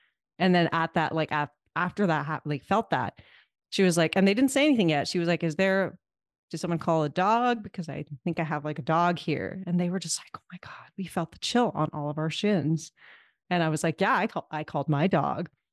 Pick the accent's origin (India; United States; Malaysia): India; I'm Indian.